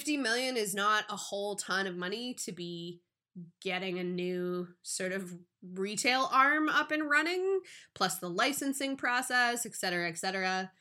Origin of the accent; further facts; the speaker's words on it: British Columbia, Canada; part of me as a British Columbian is a little bit embarrassed that we're like the worst province